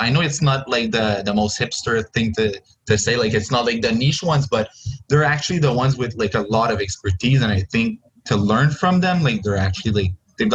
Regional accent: Joliette, Quebec, Canada; I'm from Joliette, so it goes with it.

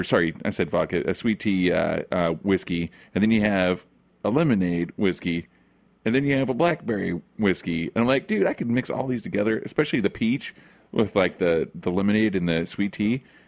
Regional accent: Oklahoma, United States; I'm from Oklahoma, and I drink just a ton of iced tea.

